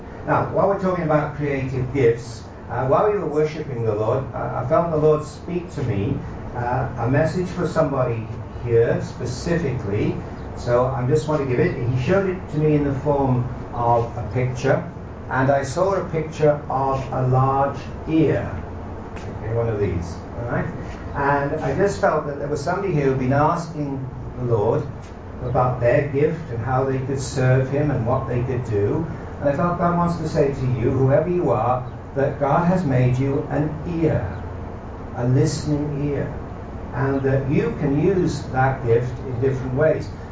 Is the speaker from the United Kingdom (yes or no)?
yes; Barry, Wales, United Kingdom; I'm not from Lancashire. I'm a South Walian. I was born in Barry.